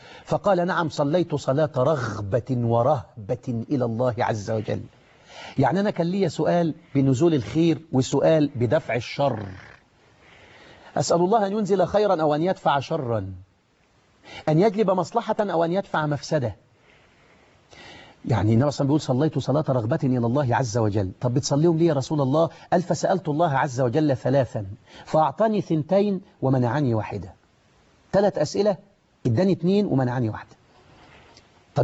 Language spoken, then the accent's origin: Arabic; Egypt; يحفظ بلدنا مصر